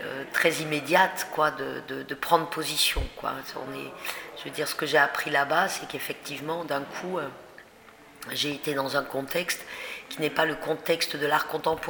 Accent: France; ma pudeur en tant que Française, donc en tant que quelqu'un qui a quand même aussi une histoire de son pays, qu'elle porte comme héritage

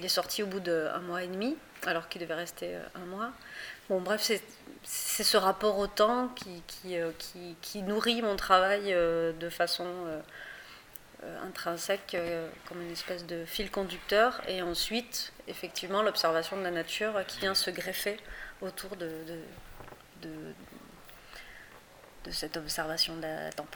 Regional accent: Pyrenees, France; moi je viens des Pyrénées, donc j'ai un rapport très grandi dans la forêt, en fait.

